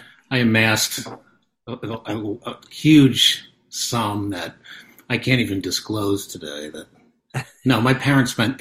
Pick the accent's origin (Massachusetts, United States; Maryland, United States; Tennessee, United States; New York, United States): New York, United States; Long Island; there were actually people on my street, I'm not even joking, who had like 12 kids and 13 kids on where I grew up in Long Island.